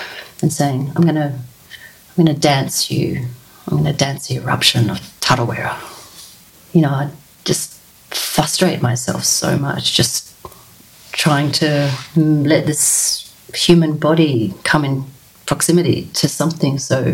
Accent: Surfers Paradise, Queensland, Australia; born there; now in Maroubra, Australia; I was born on Yugambeh and Kombumeri country up in Surface Paradise in the Gold Coast. I'm living on Bidjigal country here in Maroubra

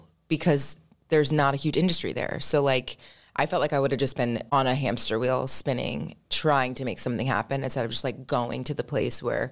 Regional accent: Maryland, United States; moved away as an adult; now in California, United States; I was born and raised in Maryland. I was living there my whole life. I visited California when I was a junior in high school, and I came back home and I was like, Mom, I'm going to live there.

